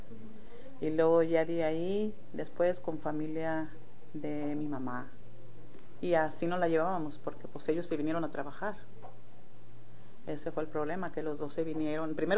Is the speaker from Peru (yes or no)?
no; Tamazula, Jalisco, Mexico; also born or lived in Tala; Es un pueblito azucarero. Es como un ingenio, sí. Pero yo nací en Tala, Jalisco, pero creo de recién nacida me llevaron para Tamazula, Jalisco, que es, uh-huh, está ahí pegado. Y casi toda mi niñez me la pasé en Tamazula, Jalisco, pero nací en Tala.